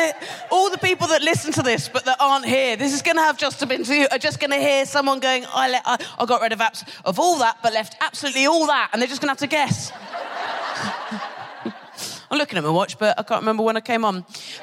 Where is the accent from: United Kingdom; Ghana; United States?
United Kingdom; South West England; moved away as an adult; now in London, United Kingdom; I grew up in Dorset in the 90s.